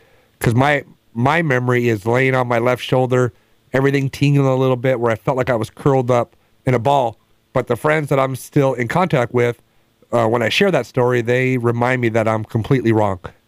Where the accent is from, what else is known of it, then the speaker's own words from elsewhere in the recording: Long Beach, California, United States; all the things that a boy would do growing up in Long Beach